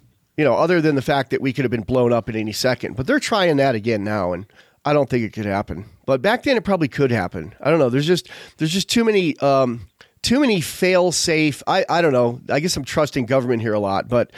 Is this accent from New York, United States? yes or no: yes; Jamestown, New York, United States; also born or lived in Westfield, New York / Chautauqua, New York; But so I grew up in Jamestown, New York, Westfield, New York, Chautauqua, New York